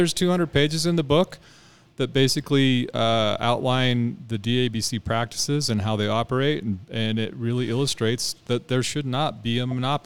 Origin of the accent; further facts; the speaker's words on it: Utah, United States; I feel like I was born and raised in Utah, and I want to do this for the state of Utah.